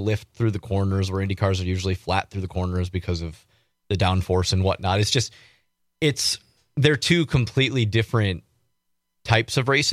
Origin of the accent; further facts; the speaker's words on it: Wisconsin, United States; And yeah, man, we're from Wisconsin.